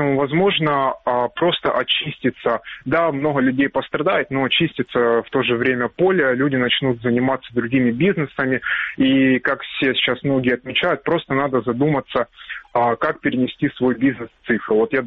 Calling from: Kyiv, Ukraine

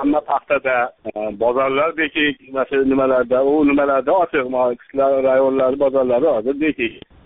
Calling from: Andijan, Andijan Region, Uzbekistan; O'zim asli Andijondan qo'ng'iroq qilyapman men.

